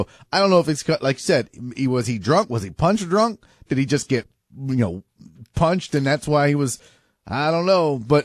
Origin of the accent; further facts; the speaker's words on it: Port Arthur, Texas, United States; I was born and raised in Port Arthur, and in elementary we had the equipment to play pickleball.